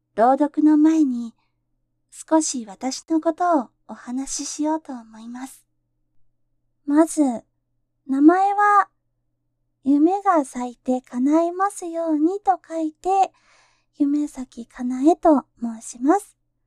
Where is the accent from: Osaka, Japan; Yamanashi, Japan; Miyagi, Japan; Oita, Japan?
Oita, Japan; 出身地は、大分県です。